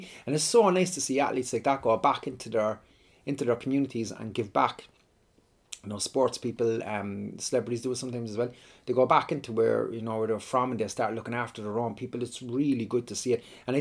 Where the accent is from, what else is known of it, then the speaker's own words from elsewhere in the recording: Ireland; Like, you know, as much as Irish people, there's a rumour that we do enjoy Paddy's Day, but we really don't.